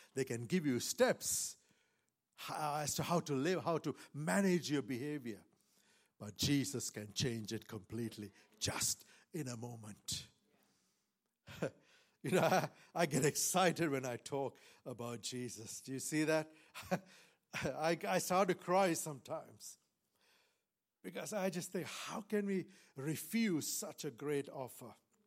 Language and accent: English; Sri Lanka; I come from Sri Lanka, and so Sri Lanka is predominantly Buddhist, and then we have Hindus, and we have the Muslims, and we have various other religions as well.